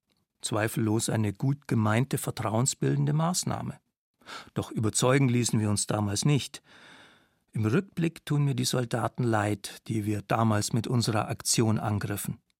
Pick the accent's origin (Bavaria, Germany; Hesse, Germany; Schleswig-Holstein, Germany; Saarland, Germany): Bavaria, Germany; Nördlingen; habe ich im November 1985 in meiner Heimatstadt Nördlingen demonstriert